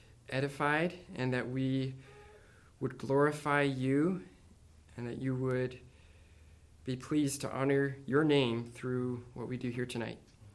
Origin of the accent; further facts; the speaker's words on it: Canton, United States; also born or lived in Romania; I was adopted from Romania as a baby, and I'm thankful for growing up in a Christian home here down in Canton.